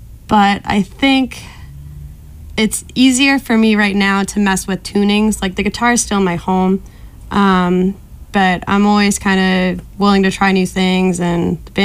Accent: Marshfield, Massachusetts, United States; I'm from Marshfield, so it's Irish Riviera.

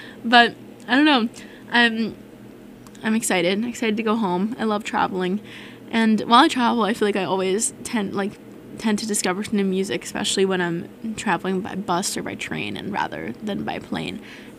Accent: California, United States; now in East Coast, United States; because I'm from California, I feel like the holidays never really felt like the holidays. And now that I'm in the colder weather here on the East Coast

